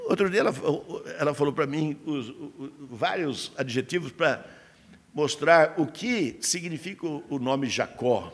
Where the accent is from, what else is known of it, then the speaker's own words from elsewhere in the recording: São Carlos, São Paulo, Brazil; Aliás, sou lá de São Carlos mesmo.